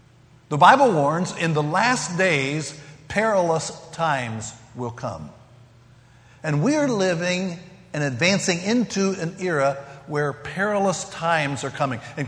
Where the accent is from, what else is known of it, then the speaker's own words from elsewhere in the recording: Kentucky, United States; even though I'm from Kentucky and even though I'm 72 years old, you'll listen.